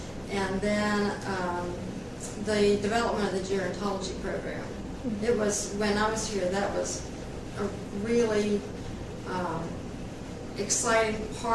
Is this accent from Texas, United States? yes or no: yes; Houston, Texas, United States; No, I didn't. I grew up in Houston, Texas.